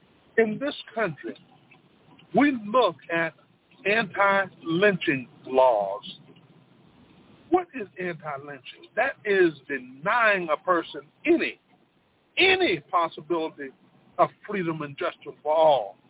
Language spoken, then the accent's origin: English; Spartanburg, South Carolina, United States; But yet and still, in my hometown of Spartanburg, South Carolina, at one time we had the unit that has fought longer than any other unit.